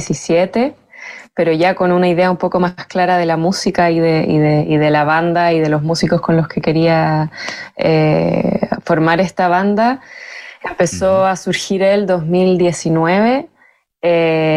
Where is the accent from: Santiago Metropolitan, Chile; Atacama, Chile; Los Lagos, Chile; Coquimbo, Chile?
Santiago Metropolitan, Chile; Santiago; now in Valdivia, Chile; yo también provengo de Santiago, pero actualmente estoy viviendo en Valdivia